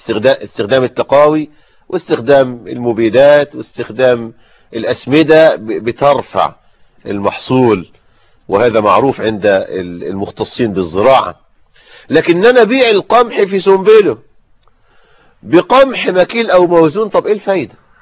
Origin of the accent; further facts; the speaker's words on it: Egypt; الغيط بالمعنى البلدي عندنا في الريف المصري، الغيط هو الحقل،